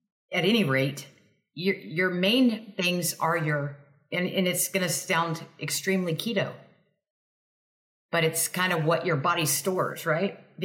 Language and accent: English; Texas, United States; Because I was a meat and potato. I'm from Texas.